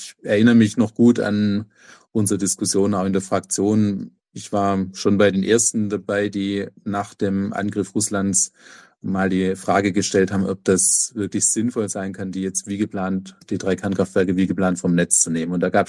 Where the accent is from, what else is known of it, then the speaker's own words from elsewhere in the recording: Ludwigsburg, Baden-Württemberg, Germany; nicht in meine Heimatstadt Ludwigsburg zu investieren